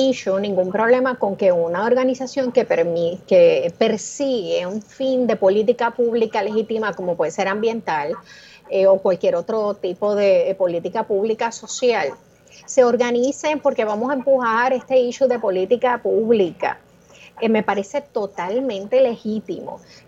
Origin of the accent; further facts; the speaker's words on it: Puerto Rico; somos caribeños, o sea, somos puertorriqueños también.